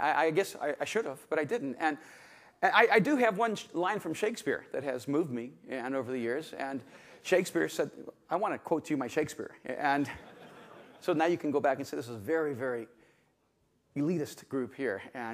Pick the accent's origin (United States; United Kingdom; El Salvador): El Salvador; I don't know if you've noticed, but I'm a Latino. I'm from El Salvador, Central America.